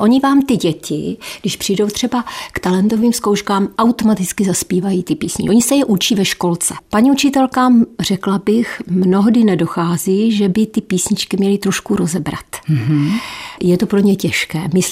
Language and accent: Czech; Nový Jičín, Moravian-Silesian Region, Czechia; also born or lived in Střítež nad Bečvou; Já pocházím z Valašska, přímo. Já jsem se narodila ve Stříteží nad Bečvou a potom jsme se přestěhovali do Nového Jičína, ale jsem Valašská, můj manžel je z Velké Lhoty, takže my jsme taková Valašská.